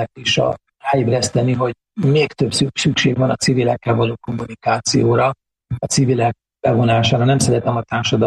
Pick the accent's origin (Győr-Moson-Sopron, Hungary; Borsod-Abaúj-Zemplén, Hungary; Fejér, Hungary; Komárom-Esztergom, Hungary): Borsod-Abaúj-Zemplén, Hungary; Miskolc; Ezért vagyok rá büszke, hogy én miskolci vagyok.